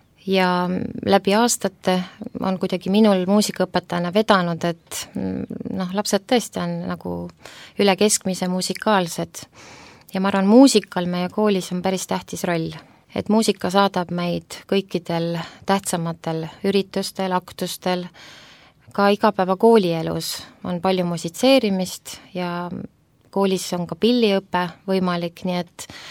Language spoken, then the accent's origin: Estonian; Pärnu, Pärnu County, Estonia; now in Tartu, Estonia; mina tulin Pärnust Tartusse õppima